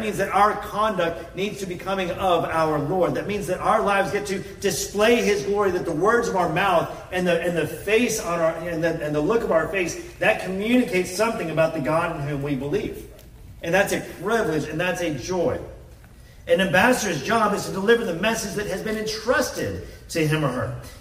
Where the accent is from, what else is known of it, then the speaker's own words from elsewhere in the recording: Texas, United States; I am a naturally born U.S. citizen. I'm grateful for that. And I'm a Texan